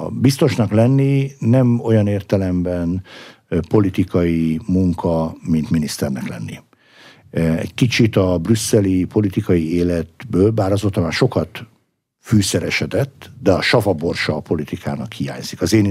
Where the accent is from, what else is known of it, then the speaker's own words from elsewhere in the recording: Veszprém, Veszprém County, Hungary; a szülővárosom Veszprém készült arra, hogy Európa kulturális fővárosa legyen